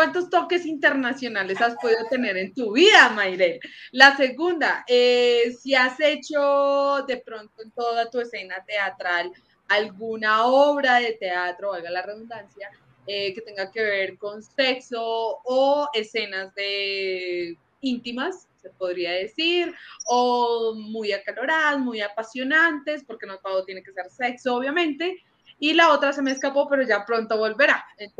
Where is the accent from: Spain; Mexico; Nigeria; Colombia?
Colombia; es muy diferente la cultura de nosotros los colombianos